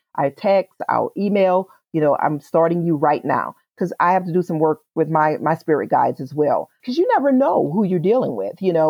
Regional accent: New Orleans, Louisiana, United States; now in Shreveport, United States; I was born and raised in New Orleans. We moved to Shreveport after Hurricane Katrina, naturally. I go back and forth because I still have family. Everybody's there.

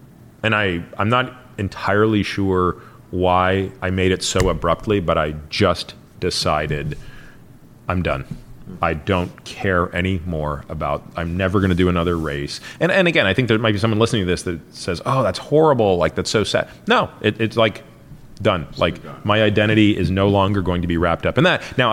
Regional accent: Toronto, Ontario, Canada; I grew up in Toronto.

